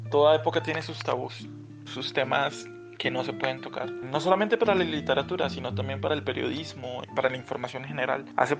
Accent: Pitalito, Huila, Colombia; En Pitalito, mi pueblo natal, había muy poca información, muy pocos libros, muy poca música, muy poco cine.

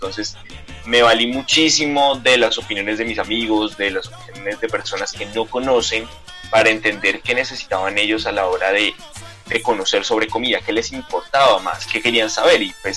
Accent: Cali, Valle del Cauca, Colombia; yo soy de Cali

